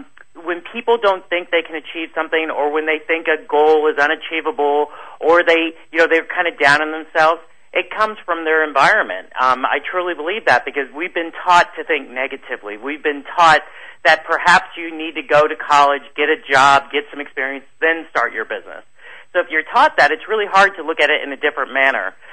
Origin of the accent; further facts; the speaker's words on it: Taipei, Taiwan; moved away; I grew up in Taipei, Taiwan. And my father went over there for business, and we lived on the side of a hill.